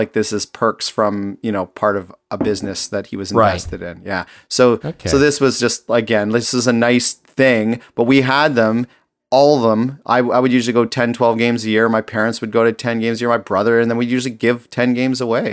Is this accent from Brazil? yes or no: no; Toronto, Ontario, Canada; I grew up in Toronto.